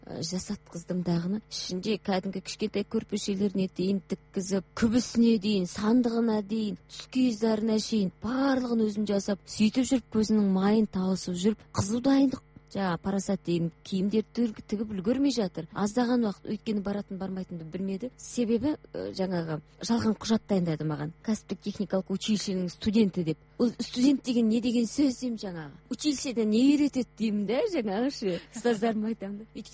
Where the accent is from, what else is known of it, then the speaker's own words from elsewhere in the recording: Petropavl, North Kazakhstan Region, Kazakhstan; Сонда мен өзімді Қызылжардың қызыл сөзді қызымын деп айтамын өзімді.